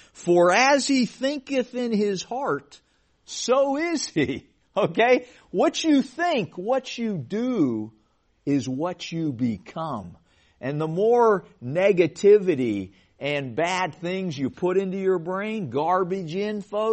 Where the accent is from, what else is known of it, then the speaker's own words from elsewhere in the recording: Pittsburgh, Pennsylvania, United States; I grew up in Pittsburgh, and I was crazy about the Pirates and Steelers in the 1970s when they were really good.